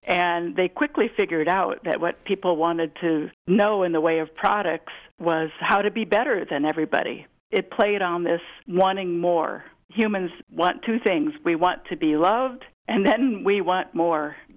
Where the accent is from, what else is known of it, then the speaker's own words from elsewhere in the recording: Fort Wayne, Indiana, United States; husband's from Fort Wayne too, we both say Fort Wayne, which is hilarious because in our hearts, we're from Fort Wayne.